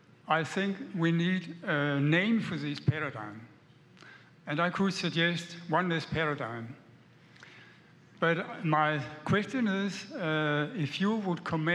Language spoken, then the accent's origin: English; Denmark; English is a second language; from Denmark, and my English is not the best, but it's my best.